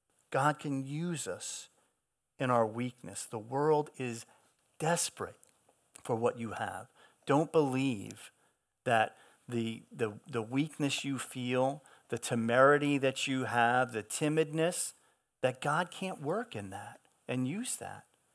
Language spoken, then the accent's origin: English; Long Island, New York, United States; That's when you can hear that I'm from Long Island.